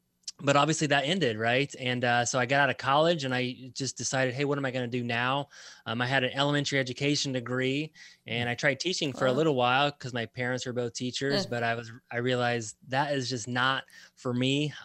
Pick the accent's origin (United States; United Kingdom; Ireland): United States; Indiana; I live in Indiana, always born and raised in Indiana.